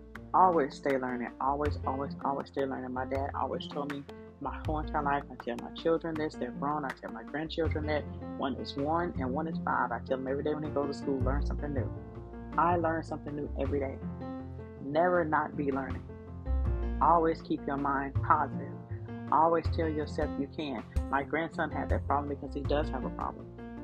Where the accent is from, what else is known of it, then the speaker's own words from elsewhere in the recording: the South, United States; He's from the South, just like I am, and I love him.